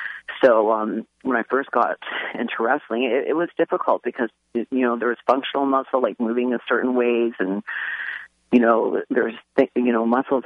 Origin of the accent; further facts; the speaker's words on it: Canada; now in United States; I'm actually Canadian.